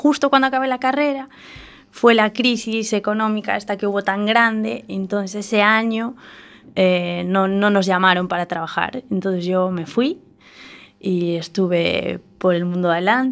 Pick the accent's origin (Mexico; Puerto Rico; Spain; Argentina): Spain; A Rúa, Galicia; born there; yo nací en un pueblo, en Valdeorras, en uh-huh la Rúa, y entonces me fui a estudiar con 17 años